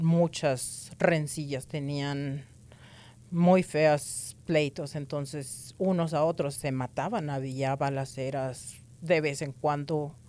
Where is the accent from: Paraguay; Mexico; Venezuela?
Mexico; Coahuila; born there; Yo nací en un pueblo muy, muy chiquito, en En el estado de Coahuila, cerca de Torreón.